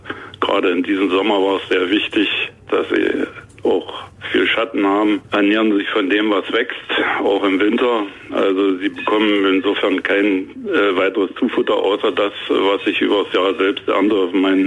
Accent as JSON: {"language": "German", "region": "Brandenburg", "country": "Germany", "said": "Ich komme aus dem Schliemener Land und Schliem ist fest verbunden mit dem Weinbau."}